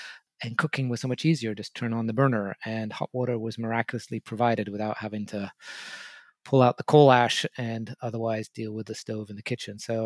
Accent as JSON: {"language": "English", "region": "England", "country": "United Kingdom", "tie": "born or raised there", "said": "I grew up in England in the 1970s and early 80s"}